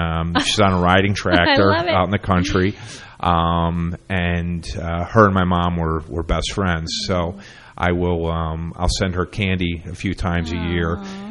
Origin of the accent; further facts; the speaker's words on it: Ithaca, New York, United States; When I was growing up, I grew up in Ithaca, New York